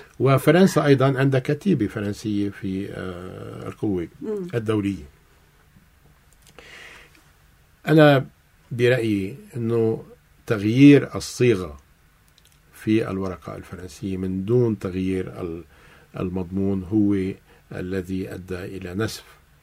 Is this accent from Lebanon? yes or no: yes; Lebanon; فينا نبحثه على طاولة كلبنانيين